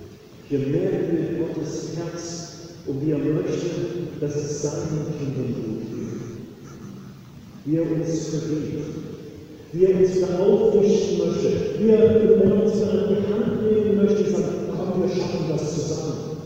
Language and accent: German; Saxony, Germany; aus einem kleinen Dorf in der Nähe von Dresden, wo ich groß geworden bin.